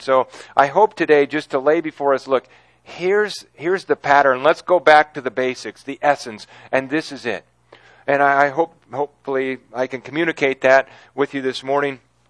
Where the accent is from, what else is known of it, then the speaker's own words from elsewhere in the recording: California, United States; moved away as an adult; now in Carrollton, United States; I'm from California, not Texas, so I'm from the land of fruits and nuts. And about 17 years ago, the Lord called my wife, Debbie, and I to Carrollton, Texas.